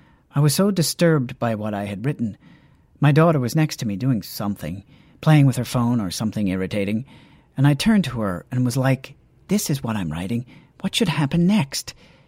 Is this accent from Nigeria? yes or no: yes; Nigeria; Being Nigerian, being Igbo in particular, that's a big deal. That's something my own people have struggled with.